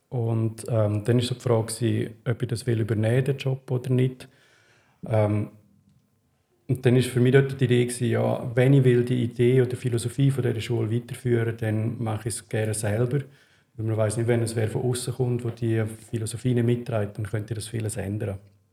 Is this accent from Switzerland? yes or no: yes; Zug, Switzerland; Also aufgewachsen bin ich in Zug. Meine Eltern sind, die Mama ist vom Bündner Oberland, also von Surselva, und der Papa war Zürcher. Haben sich den Zug kennengelernt und darum bin ich dort auch aufgewachsen und die ersten 30 Jahre dort gewohnt.